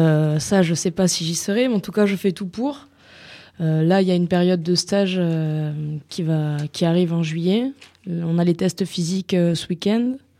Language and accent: French; Pau, Nouvelle-Aquitaine, France; now in Montpellier, France; Ça fait 2 ans que je suis sur Montpellier. Je suis originaire de Pau.